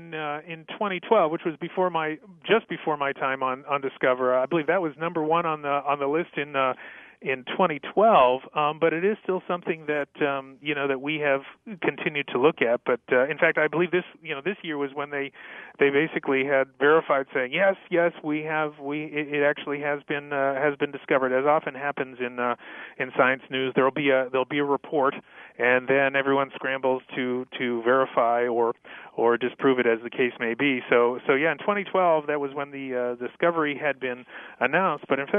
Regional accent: New Hampshire, United States; One in France and one in my home state of New Hampshire

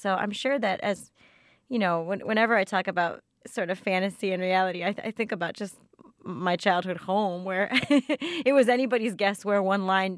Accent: Florida, United States; So, and I grew up in South Florida, right?

